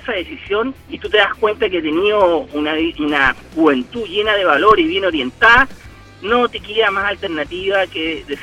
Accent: Chile; Bueno, como padre chileno

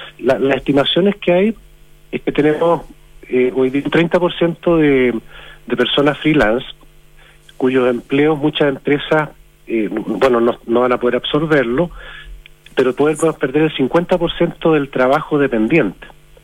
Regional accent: Arica, Arica y Parinacota, Chile; yo soy de Arica. En Arica

